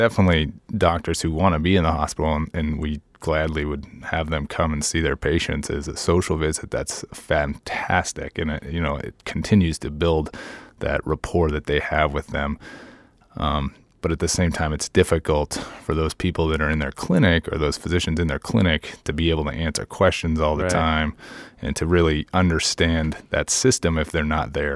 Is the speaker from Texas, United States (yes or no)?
no; Colorado, United States; So, I grew up in Colorado. I was a big Nordic skier.